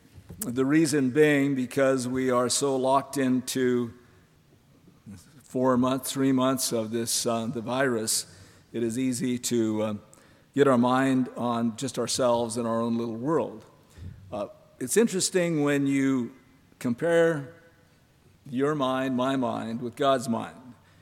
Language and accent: English; Montana, United States; Growing up in Montana, I thought when I got up in the morning in the wintertime, it was 42 degrees below zero